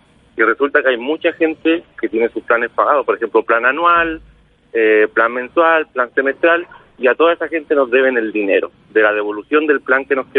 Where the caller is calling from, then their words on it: Talcahuano, Biobío, Chile; De Talcahuano, Talcahuano Centro.